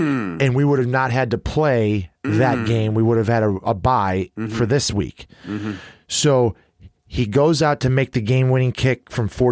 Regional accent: Chicago, Illinois, United States; And I, growing up in Chicago, actually, when I was growing up, I was a Buffalo Bills fan over a Chicago Bears fan.

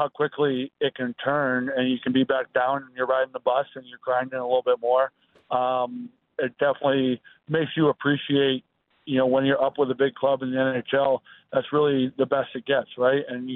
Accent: Maryland, United States; So I'm dual citizen. Yeah, I grew up in Maryland

